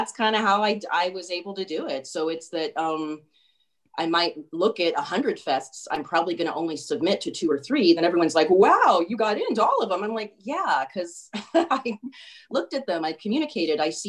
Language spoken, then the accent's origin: English; San Francisco, California, United States; Well, I grew up in San Francisco, so I've been trick-or-treating since I was like